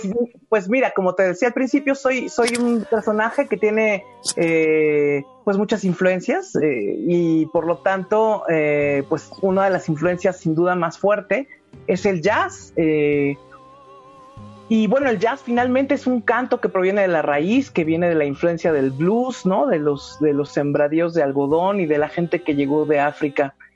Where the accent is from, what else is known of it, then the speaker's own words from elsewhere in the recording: Mexico; porque lo tenemos lacios como buenas mexicanas